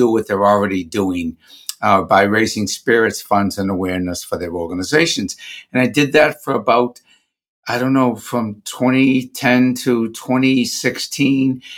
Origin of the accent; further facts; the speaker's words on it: Massachusetts, United States; I'm Democrat from Massachusetts. So we grew up in the era of the Kennedys